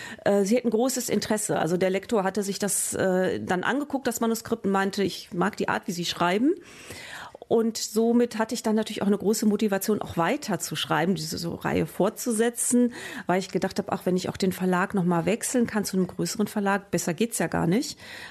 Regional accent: Münster, North Rhine-Westphalia, Germany; mit dem Umzug zurück nach Münster in meine Heimatstadt

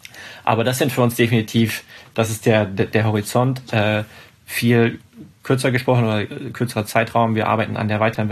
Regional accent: Hanover, Lower Saxony, Germany; Hannover, meine Heimatstadt

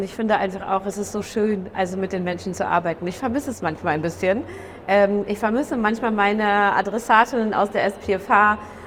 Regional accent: North Rhine-Westphalia, Germany; Ich komme aus Westfalen, ihr wisst es, ich habe es verraten.

